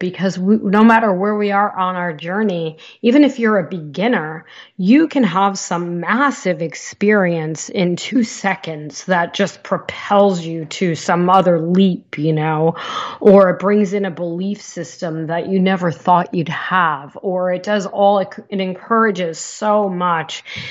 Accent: Northeast, United States; moved away; And so it really brings back some memories of growing up in the Northeast

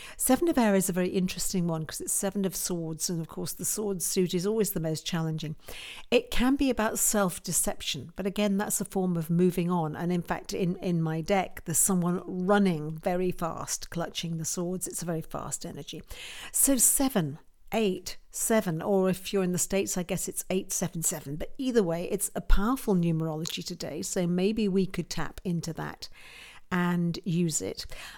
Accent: United Kingdom; And over here in the UK, as you can tell from my voice, I'm a Brit

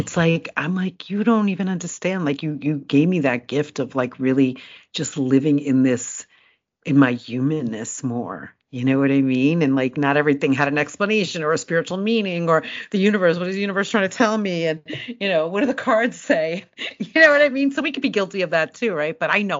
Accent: Ireland; I'm Irish.

